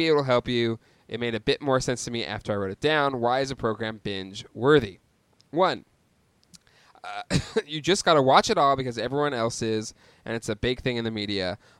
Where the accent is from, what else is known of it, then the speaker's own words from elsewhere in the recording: San Diego, California, United States; But since I'm born and raised in San Diego, only about 10 minutes from the border, I felt like, you know, I had a stronger connection to that maybe.